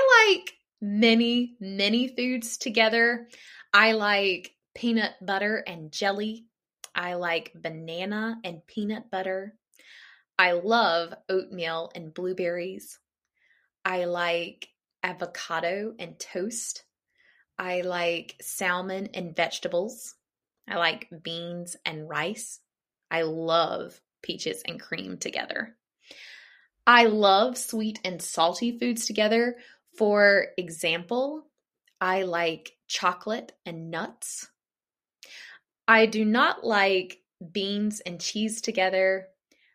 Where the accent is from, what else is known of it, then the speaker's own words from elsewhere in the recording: United States; I am from America.